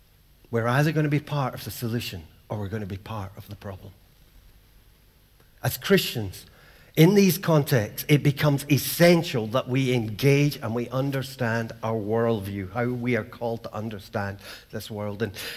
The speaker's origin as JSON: {"language": "English", "town": "Bishopbriggs", "region": "Scotland", "country": "United Kingdom", "tie": "born or raised there", "said": "I grew up in … this week, an Islamic center was firebombed."}